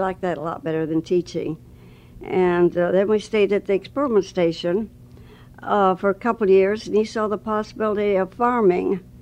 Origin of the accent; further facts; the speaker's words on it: Eaton Rapids, Michigan, United States; In Michigan, close to Lansing, Eaton Rapids.